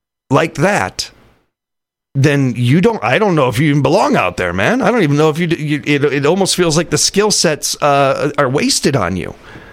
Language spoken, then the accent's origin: English; Midwest, United States; but that's just because I'm a Midwesterner and I'm a homer, and they're the closest state to us.